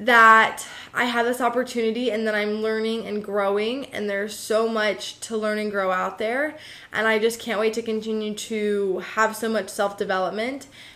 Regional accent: United States; I'm so grateful that I'm an American and that I have these opportunities to experience this life.

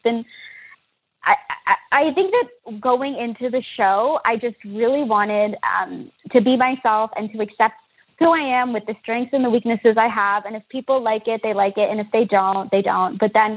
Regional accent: Philippines; now in Toronto, Canada; I am a Filipino immigrant woman who lives in downtown Toronto.

